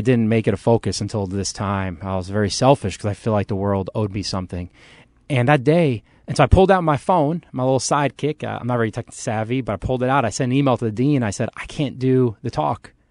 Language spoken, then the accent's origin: English; New York City, New York, United States; also born or lived in Washington, D.C.; now in Charlotte, United States; Growing up in New York City, living in D.C., I need to get away from the rat race. So I moved to Charlotte sight unseen.